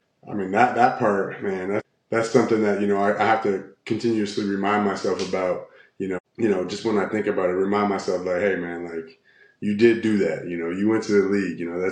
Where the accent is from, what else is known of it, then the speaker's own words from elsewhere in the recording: Canada; You know, I'm from Canada. I didn't think it was going to be a possibility at all.